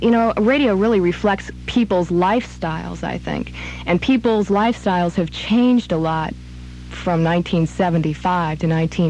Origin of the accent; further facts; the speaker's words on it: Madison, Wisconsin, United States; No, originally I'm from Madison, Wisconsin.